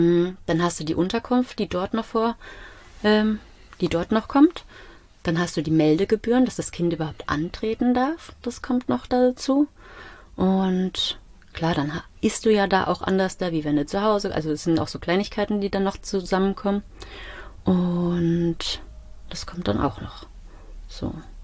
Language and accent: German; Mainz, Rhineland-Palatinate, Germany; warum sollten wir als Mainzer das nicht versuchen?